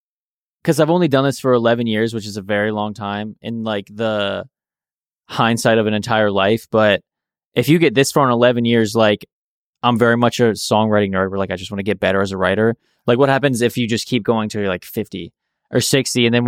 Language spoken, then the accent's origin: English; Virginia, United States; moved away as an adult; now in Los Angeles, United States; Virginia. Okay. Yeah, outside of DC.